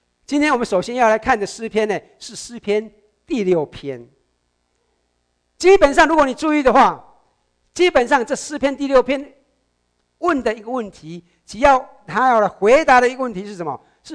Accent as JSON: {"language": "Chinese", "country": "China", "said": "就好像我们中国人所说的屋漏偏逢连夜雨"}